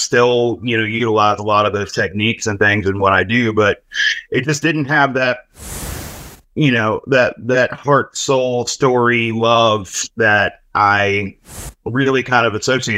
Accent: Appalachia, United States; I ever felt really tethered to where I grew up in Appalachia and felt comfortable with it. I had kind of run away from Appalachia.

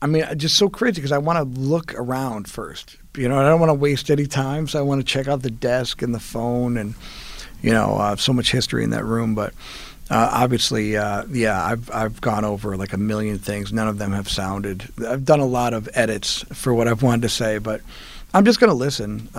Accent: Buffalo, New York, United States; Western New York, this is my hometown. I love Western New York. I love Buffalo.

